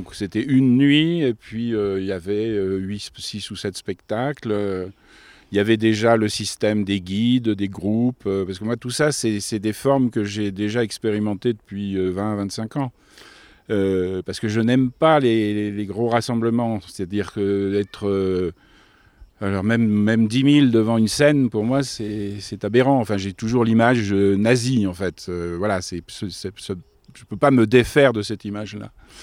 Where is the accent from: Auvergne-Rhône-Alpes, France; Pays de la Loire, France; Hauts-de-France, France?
Auvergne-Rhône-Alpes, France; Megève; je suis moi-même au Savoyard. Je suis natif de Megève, j'y ai passé toute mon enfance, toutes les années 50, début 60.